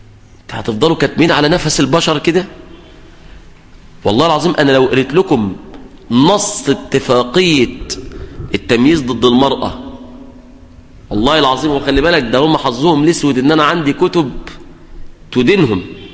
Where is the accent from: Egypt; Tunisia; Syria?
Egypt; يعني الشباب والبنات هنا بيبلغوا في البلد عندنا في مصر